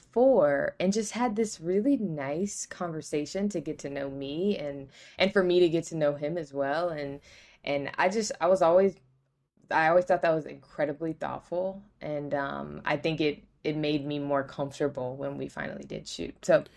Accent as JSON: {"language": "English", "town": "Cincinnati", "region": "Ohio", "country": "United States", "tie": "born or raised there", "also_born_or_lived": "Washington, D.C. / Chicago / Los Angeles / Atlanta", "moved": "as an adult", "said": "born and raised in Cincinnati, Ohio, the nasty natty."}